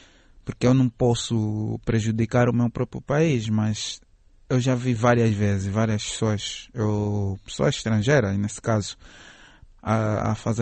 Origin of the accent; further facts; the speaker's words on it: Angola; nós vivemos cá, somos angolanos